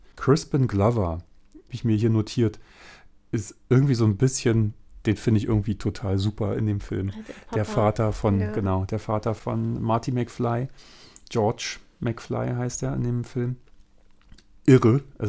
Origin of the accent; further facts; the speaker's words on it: East Germany, Germany; ich komme ja aus dem Osten.